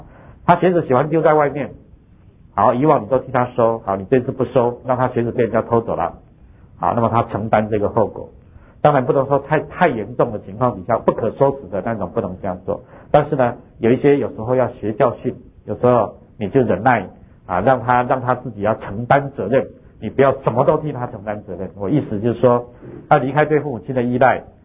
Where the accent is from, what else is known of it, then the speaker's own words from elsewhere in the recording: China; 这个也很难，对我们中国人来说很难，在美国人来说比较容易